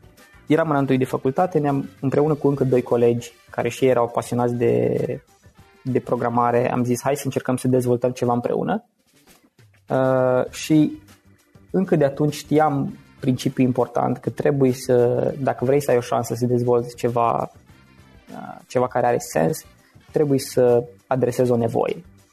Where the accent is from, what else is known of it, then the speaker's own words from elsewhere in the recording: Suceava, Suceava County, Romania; moved away as an adult; now in Cluj-Napoca, Romania; De origine sunt din Suceava. Am venit în Cluj acum aproximativ 6 ani odată cu înscrierea la facultate